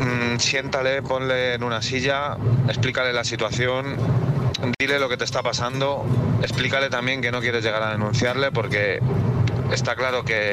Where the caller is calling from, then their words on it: Madrid, Community of Madrid, Spain; de Madrid.